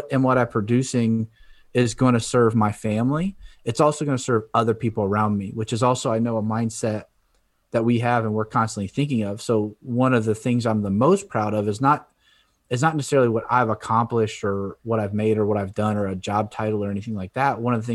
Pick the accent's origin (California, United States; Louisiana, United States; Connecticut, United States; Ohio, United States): Ohio, United States; now in Florida, United States; I'm a Browns fan. I'm from Ohio. I live in Florida now, but I'm a Browns fan.